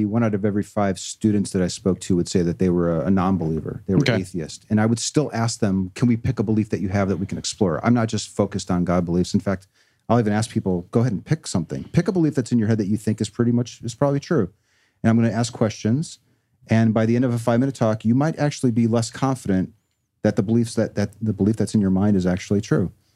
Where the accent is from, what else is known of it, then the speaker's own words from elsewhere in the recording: Chicago, Illinois, United States; I was raised here in Chicago.